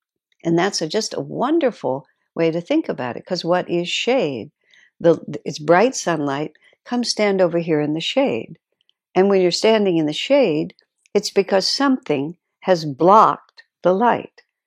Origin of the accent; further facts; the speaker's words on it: El Paso, Texas, United States; When I was a child, I grew up in El Paso, Texas, and Carlsbad Caverns was not very far away.